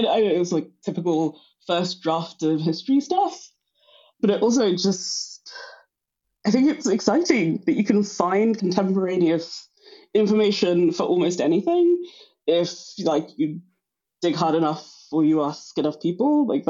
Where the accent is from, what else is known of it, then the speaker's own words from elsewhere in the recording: Ghana; because I am Ghanaian